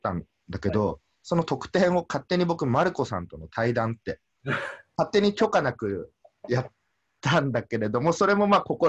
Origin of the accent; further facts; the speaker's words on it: Okayama, Japan; 人生初のじゃあセミナー講師を地元岡山でやりましょうとか